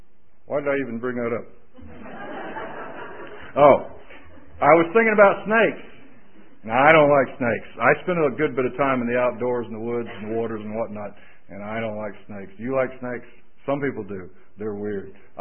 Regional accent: Florida, United States; Now, I'm from Florida, and it's an amazing thing.

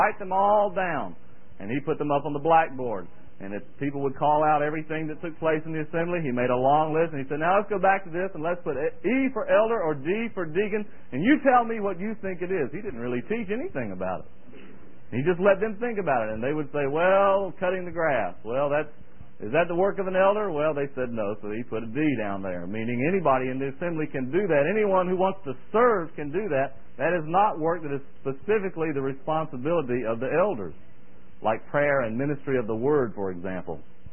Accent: the South, United States; The grits, as good as they are, and as much as I like them, don't worry about me. I was raised in the South.

